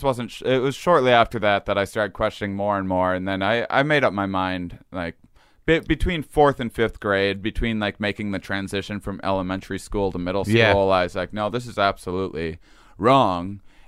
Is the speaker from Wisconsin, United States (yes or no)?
yes; Wisconsin, United States; accent: Wisconsin; And then, that was my Wisconsin accent coming out there.